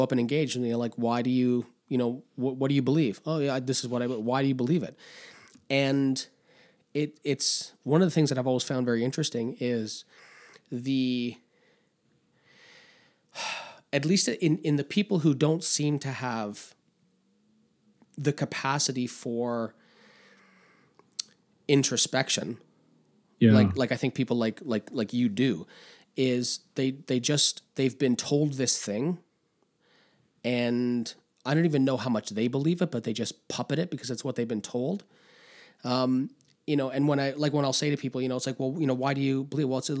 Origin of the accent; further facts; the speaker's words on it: Canada; I'm that Canadian who doesn't really like … doesn't drink beer, and doesn't care about hockey.